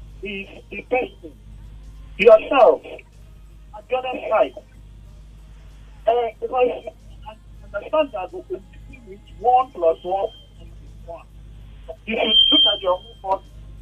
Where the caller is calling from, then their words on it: Sweden; I'm calling from Sweden.